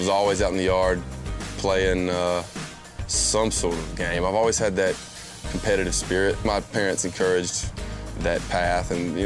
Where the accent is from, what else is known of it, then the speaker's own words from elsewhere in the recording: Cedartown, Georgia, United States; I'm from Cedartown, Georgia. It's about an hour from Atlanta. It's a small town of about 12 to 15,000 people. All my relatives were within about 10 to 15 minutes from my house.